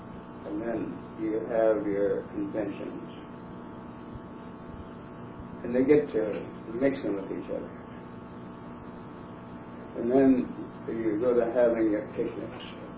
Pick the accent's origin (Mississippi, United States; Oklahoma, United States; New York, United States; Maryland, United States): Oklahoma, United States; And I came from Oklahoma, and my next door neighbor was white. It's no big deal in Oklahoma at all, where I came from, about housing.